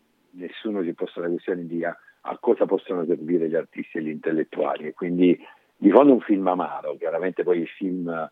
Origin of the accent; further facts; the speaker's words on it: Apulia, Italy; io sono salentino come lui